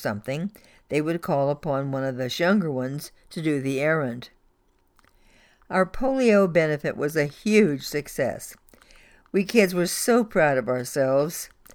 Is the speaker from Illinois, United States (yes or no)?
no; Bicknell, Indiana, United States; As a teen growing up in Bicknell, Indiana, during the early 1950s